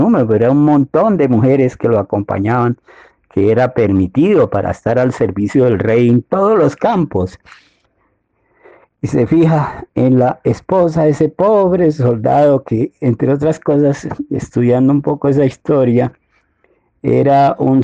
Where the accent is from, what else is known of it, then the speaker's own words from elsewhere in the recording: Santander, Colombia; por allá en una región de Santander, de donde yo soy